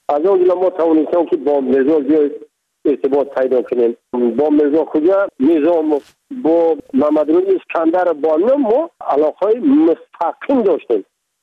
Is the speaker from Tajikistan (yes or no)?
yes; Tajikistan; من تاجیک هستم، تو هم تاجیک هستی، زبان منم تاجیک هست